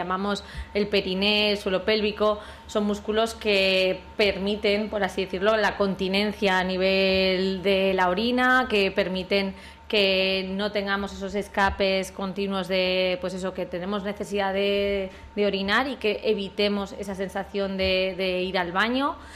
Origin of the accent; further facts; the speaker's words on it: Zaragoza, Aragon, Spain; Sí, la verdad que yo soy de Zaragoza